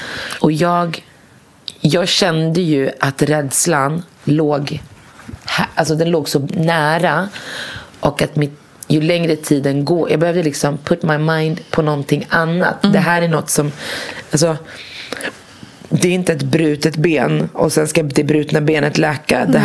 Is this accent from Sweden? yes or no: no; Morocco; jag kommer från Marocko